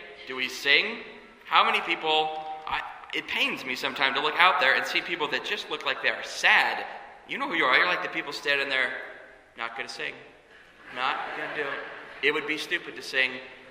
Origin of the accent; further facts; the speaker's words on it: Kansas City, United States; I grew up in Kansas City. I love the Chiefs.